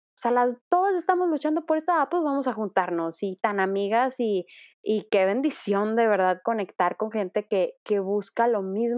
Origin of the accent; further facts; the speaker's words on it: Mexico; me hubiera encantado haberme formado en mi país, o sea, me hubiera encantado